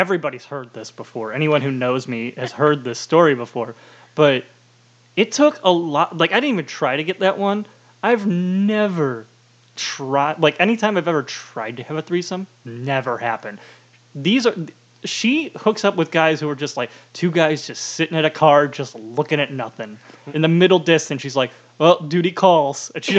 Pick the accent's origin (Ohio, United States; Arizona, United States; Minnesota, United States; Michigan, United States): Ohio, United States; Rocky River; I grew up in Rocky River, which is very similar to what the high school that is being portrayed in the movie is like.